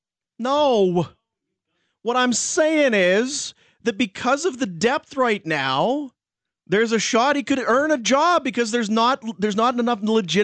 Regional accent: Manitoba, Canada; That's 20 minutes from my hometown. That's basically... That's where I'm from.

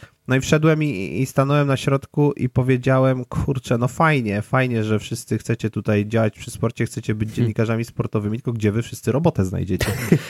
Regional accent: Poznań, Greater Poland Voivodeship, Poland; Po prostu mam swój skrawek ziemi, który jest tutaj, to jest Poznań, to są poszczególne dzielnice i tak dalej, w których się wychowywałem, w których dzisiaj mieszkam.

